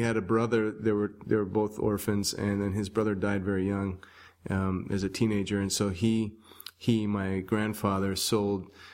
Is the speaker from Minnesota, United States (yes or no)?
yes; Chaska, Minnesota, United States; growing up in Chaska, at that time was a town of about 7,000 people. So there were no other minorities there. There was nobody else with an ethnic name